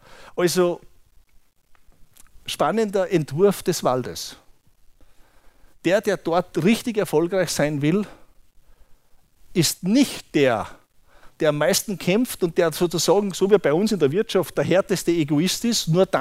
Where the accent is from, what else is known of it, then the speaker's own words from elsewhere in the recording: Bruck an der Glocknerstraße, Salzburg, Austria; Ich bin in Bruck an der Glocknerstraße aufgewachsen. Das ist da im Pinzgau bei Zell am See.